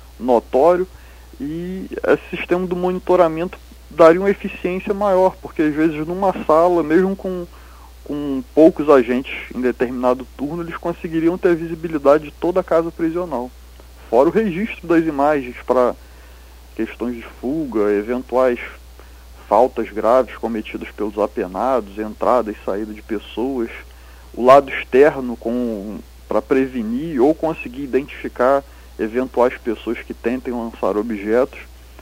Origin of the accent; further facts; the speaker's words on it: Nova Iguaçu, Rio de Janeiro, Brazil; Eu sou, na verdade, eu sou de Nova Iguaçu, no estado do Rio de Janeiro.